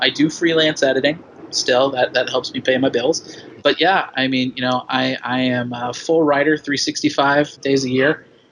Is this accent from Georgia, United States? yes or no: no; Los Angeles, California, United States; There's a possibility that I might be doing LA Comic Con here in my hometown in LA.